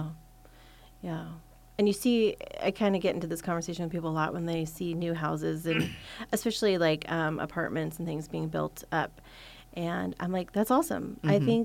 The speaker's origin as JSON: {"language": "English", "town": "Yorba Linda", "region": "California", "country": "United States", "tie": "born or raised there", "said": "I grew up in Yorba Linda"}